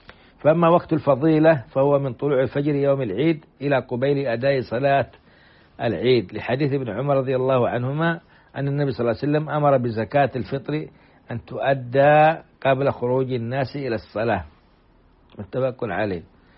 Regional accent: Saudi Arabia; وأن يديم علينا على بلادنا السعودية أمنها وإيمانها وقيادتها

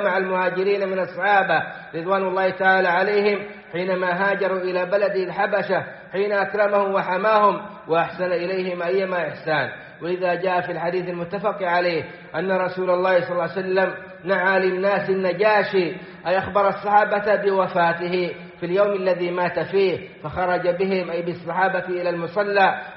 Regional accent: Saudi Arabia; بلادنا السعودية

